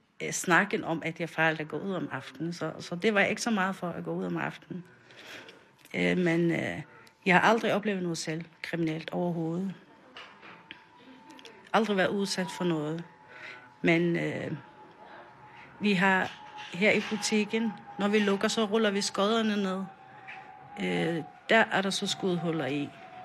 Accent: Faroe Islands; now in Denmark; jeg kommer fra Færøerne. Men jeg har boet i Danmark i 22 år.

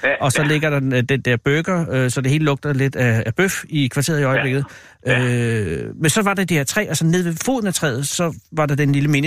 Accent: Copenhagen, Capital Region of Denmark, Denmark; born there; jeg blev født på Rigshospitalet, og det rev de ned før, at der, altså det gamle Rigshospital

